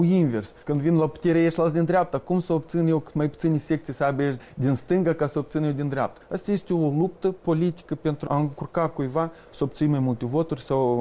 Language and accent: Romanian; Moldova; Noi suntem moldoveni, indiferent unde ne aflăm.